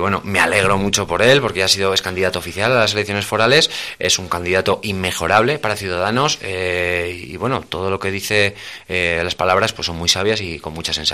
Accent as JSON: {"language": "Spanish", "town": "Tudela", "region": "Navarre", "country": "Spain", "said": "Yo me siento muy navarro, me siento tudelano y me siento muy español."}